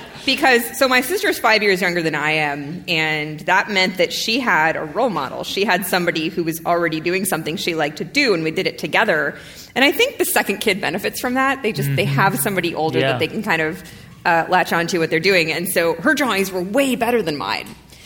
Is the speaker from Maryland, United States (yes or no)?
no; San Francisco, California, United States; And I grew up in Park Merced, which is over by San Francisco State. And so that was my part of the city, right by the ocean, right by the beach, right where the fog never leaves.